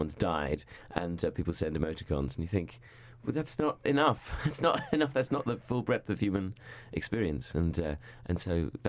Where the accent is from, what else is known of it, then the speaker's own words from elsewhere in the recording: London, United Kingdom; I'm from London.